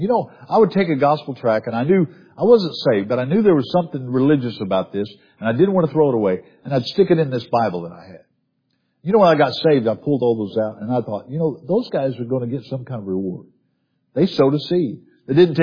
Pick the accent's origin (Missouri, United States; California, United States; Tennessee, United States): Missouri, United States; I grew up in southern Missouri, and in my hometown there was a Southern Baptist Preachers College.